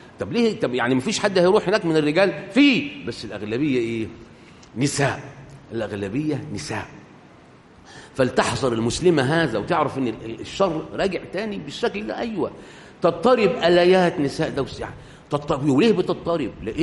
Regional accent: Egypt; انما عندنا في مصر لا، الشافعي قاعد ومدد

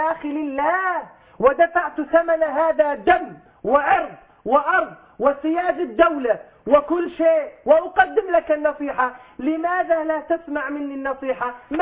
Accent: Syria; وهذا شيء موجود وثابت عندنا في سوريا، نحن عندنا خبرة في التعامل مع إيران 40 سنة

